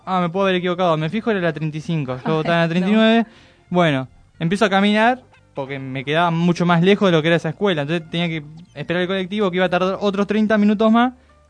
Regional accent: Merlo, Buenos Aires Province, Argentina; Yo soy de Merlo.

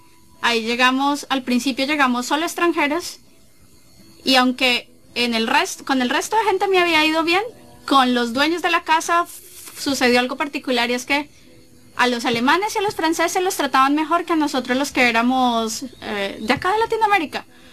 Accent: Colombia; moved away as an adult; now in Chile; Bueno, yo llegué también a estudiar. Yo soy colombiana. Digamos que en general con los chilenos me ha ido bien, pero me ha ido bien porque no soy negra.

